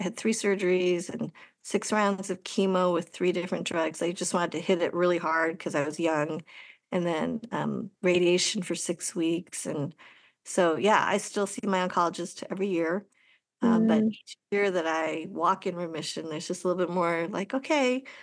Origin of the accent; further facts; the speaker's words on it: Colorado, United States; also born or lived in Wisconsin; I was born in Wisconsin and grew up in Colorado, but I'm still othered. Like, people see me and think that I'm from another country, where it's like, actually, no, like, you know, I'm American.